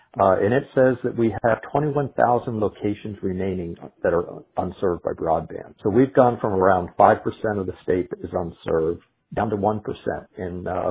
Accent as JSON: {"language": "English", "region": "Pennsylvania", "country": "United States", "also_born_or_lived": "Maryland", "said": "I am not. I'm actually from Pennsylvania. My wife and I moved to Maryland in 2017 when she took a job locally"}